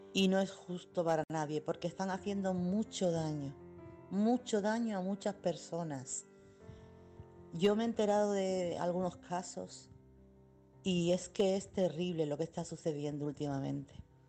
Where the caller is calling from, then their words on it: Chiclana, Andalusia, Spain; corresponsal de Chiclana.